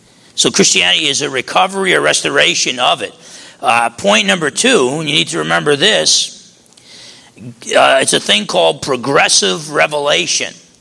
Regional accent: New Jersey, United States; Growing up in New Jersey, Essex County, New Jersey, I didn't know up from down.

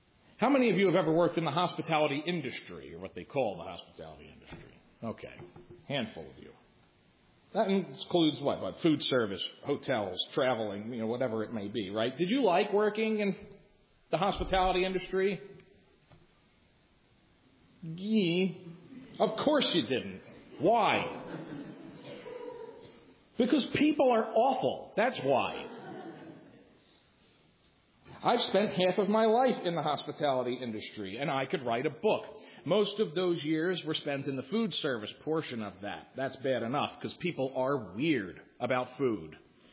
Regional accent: Philadelphia, Pennsylvania, United States; But if I'm honest, you know, like, look, I'm from Philly.

